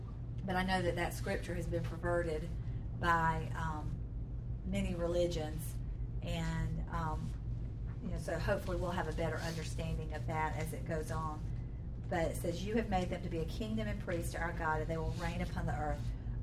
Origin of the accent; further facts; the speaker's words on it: Southern US, United States; moved away as an adult; growing up in the South, I thought that the South was the only place that prejudice took place. And then I married somebody in the Navy and we moved around